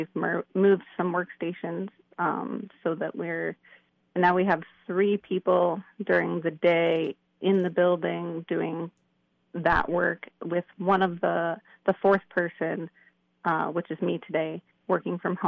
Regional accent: New York, United States; also born or lived in Haines; I grew up in upstate New York, although I'm originally from Haines. That's where I was born.

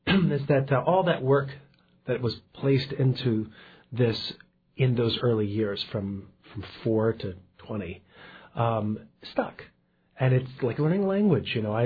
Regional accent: Washington, District of Columbia, United States; I grew up in the Washington, D.C. area.

